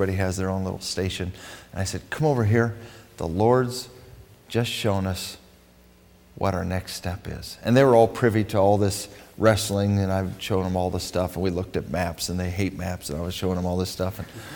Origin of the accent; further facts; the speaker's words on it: Los Angeles, California, United States; born there; But I was born in Los Angeles. Maybe I'm supposed to go to Los Angeles.